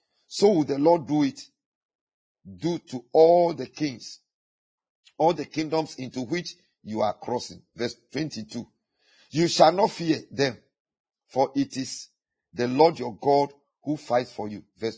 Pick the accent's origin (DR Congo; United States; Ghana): Ghana; Oh, please, we have national foundations that I am a Ghanaian. We have a continental foundation. I am an African.